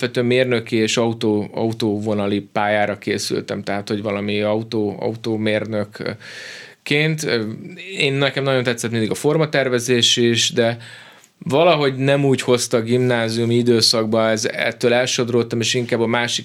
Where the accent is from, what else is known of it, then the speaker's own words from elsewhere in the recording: Budaörs, Pest, Hungary; A Budaörsön nőttem föl.